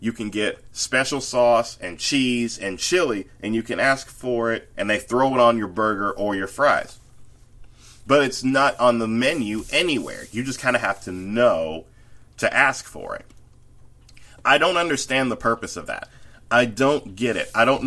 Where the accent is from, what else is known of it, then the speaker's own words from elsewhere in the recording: the South, United States; that is my analysis as a Southerner